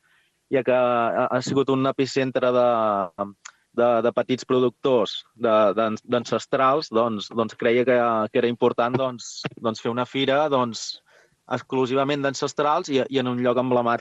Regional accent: Olèrdola, Catalonia, Spain; Jo sóc d'Olèrdola

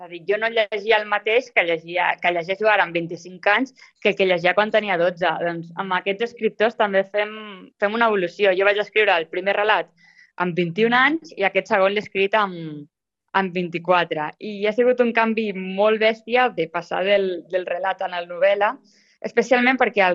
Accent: Olèrdola, Catalonia, Spain; jo soc d'Olèrdola i camino molt pel camí del castell

